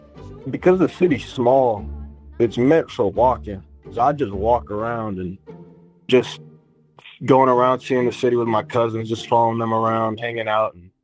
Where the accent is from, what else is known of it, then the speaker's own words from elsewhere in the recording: Irving, Texas, United States; I'm from Irving, Texas. My dad's from Sherman, Texas, and my mother's from Nablus, Palestine. I went to school in the United States my entire life. I was born in the United States, but I've always traveled back and forth from here to Palestine.